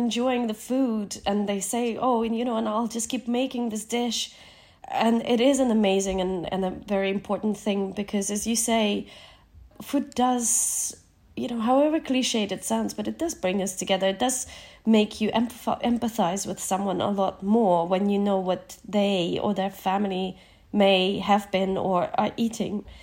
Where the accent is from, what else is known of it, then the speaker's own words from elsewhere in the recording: Kakhovka, Kherson Oblast, Ukraine; when I spoke to my dad's accountant who's staying in Kakhovka, in my hometown, which is occupied now, and they can't get out now.